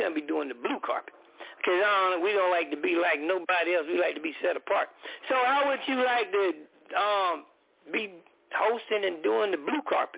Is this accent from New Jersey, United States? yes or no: yes; New Jersey, United States; I'm from Jersey and you from New York.